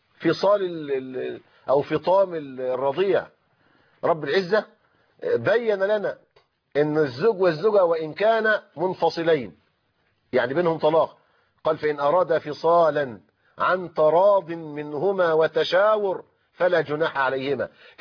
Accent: Egypt; أثاث البيت والمنزل اللي دخلوا به وتزوجوا به ده ملك للزوجة بناء على العرف السائد عندنا في مصر

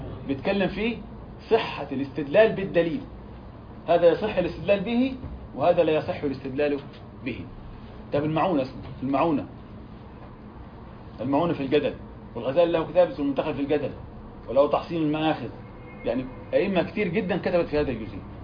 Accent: Egypt; وبعض البلدان عندنا في مصر تعمله بالأرز.

